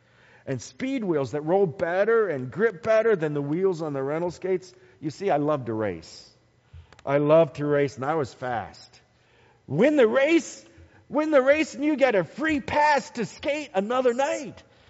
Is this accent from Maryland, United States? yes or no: yes; Bowie, Maryland, United States; Growing up in Bowie, Maryland, there is a place I would be on Friday nights.